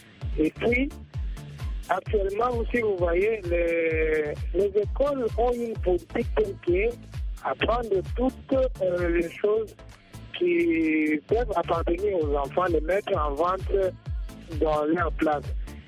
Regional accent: DR Congo; comme ici chez nous en RDC

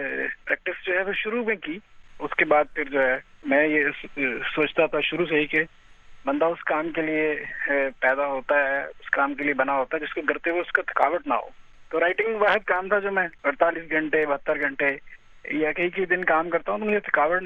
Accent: Gujranwala, Punjab, Pakistan; born there; میں بچپن میں گجرا والا میں پیدا ہوا

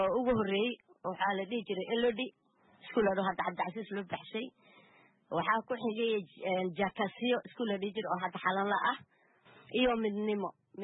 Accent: Jamaame, Lower Juba, Somalia; now in Kenya; soomaaliya aan ku dhashay soomaaliya aan kusoo bartay kusoo barbaaray kuna guursaday marka qaxootigana waa waqtigii waddankeena hooyo u burburayna Kenyan soo galay

